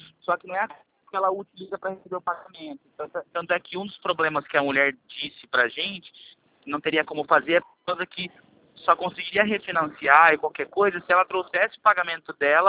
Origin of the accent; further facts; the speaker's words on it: Maringá, Paraná, Brazil; Não, sou de Maringá.